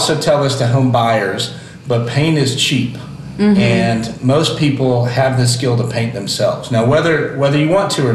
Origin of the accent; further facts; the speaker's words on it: Monticello, United States; So I grew up here. I'm kind of partial to Monticello. And I think everybody that grew up in Monticello has to have a love for Filippo's Pizza myself.